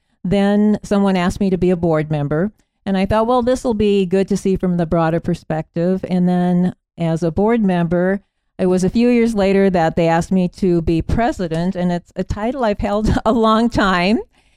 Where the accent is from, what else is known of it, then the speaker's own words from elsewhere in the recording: Hull, Iowa, United States; I'm a Northwest Iowa native. I've only lived as far south as Smithland. My hometown is Hall, a Boyden Hall graduate